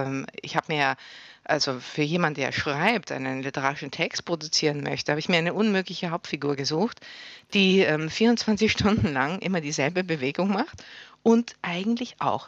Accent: Munich, Bavaria, Germany; now in Berlin, Germany; Ich bin in München aufgewachsen und habe sozusagen naturgemäß als Kind auch mit der Schule immer wieder Bergausflüge gemacht.

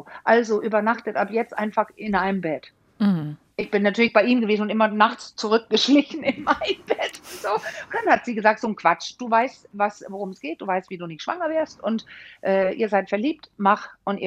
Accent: Denmark; now in Germany; weil ich bin ja Dänin und bin auch so in so einer entspannten Stimmung aufgewachsen.

